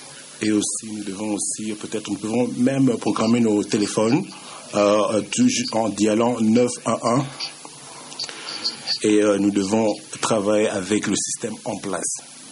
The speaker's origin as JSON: {"language": "French", "country": "Canada", "said": "Je viens du Canada et je représente du Canada."}